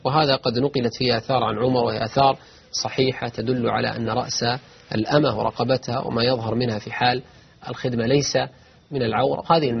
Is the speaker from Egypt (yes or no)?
no; Najd, Saudi Arabia; كما هو الحال عندنا في نجد ما بين الشمال والجنوب قبلة